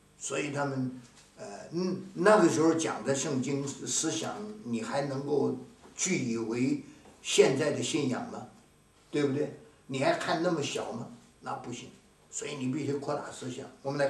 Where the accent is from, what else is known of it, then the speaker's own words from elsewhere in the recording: China; 我们是中国人，中国很大，对不对？